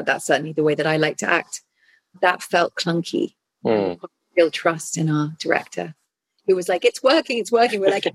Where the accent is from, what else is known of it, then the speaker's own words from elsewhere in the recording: England, United Kingdom; I'm English